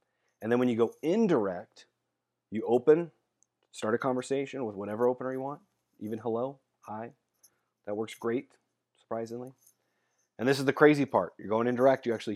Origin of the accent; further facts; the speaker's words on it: Arizona, United States; I was like, hey, I'm from Arizona. Like, I've had walk-in showers.